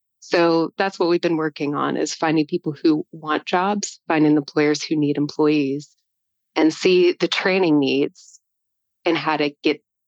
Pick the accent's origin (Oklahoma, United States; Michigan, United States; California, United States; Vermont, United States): Oklahoma, United States; Tulsa; Well, I'm an Okie, originally from Tulsa, Oklahoma, and have a background in history.